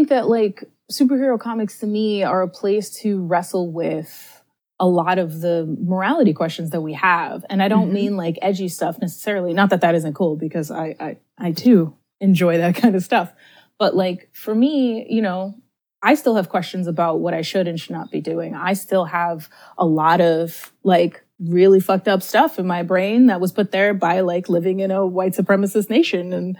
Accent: New York City, New York, United States; I grew up in New York City, you know, I was born in 85.

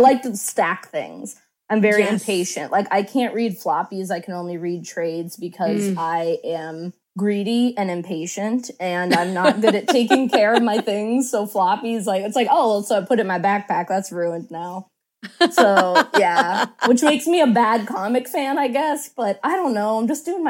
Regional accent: Pittsburgh, Pennsylvania, United States; And the story takes place in Pittsburgh, which is my hometown.

